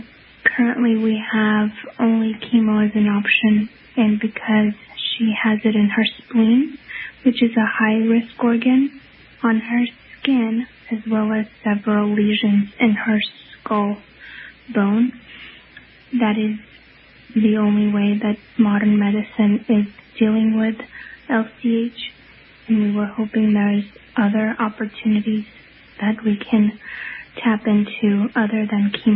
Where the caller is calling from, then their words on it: Santa Monica, California, United States; I'm calling from Santa Monica, California.